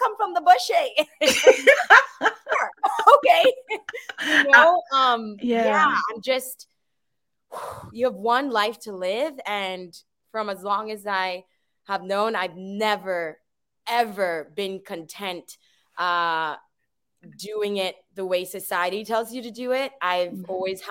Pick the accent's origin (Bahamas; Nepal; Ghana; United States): Bahamas; I'm not Chinese. I'm from the beautiful island nation of the Bahamas, located in the Caribbean.